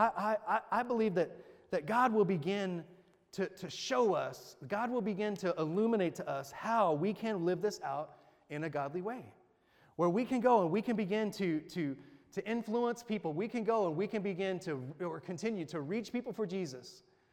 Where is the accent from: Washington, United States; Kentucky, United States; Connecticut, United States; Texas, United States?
Texas, United States; Amarillo; born there; also born or lived in Abilene, Texas; So I was born in Texas, in Amarillo, Texas, in the Texas Panhandle. And then I spent 13 years in Abilene, Texas, West Central Texas